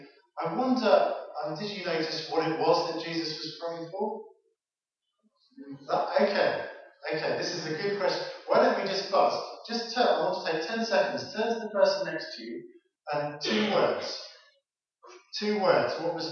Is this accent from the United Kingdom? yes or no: yes; Stamford, East Midlands, United Kingdom; So I grew up in Stamford. I went back home there to move on for a bit.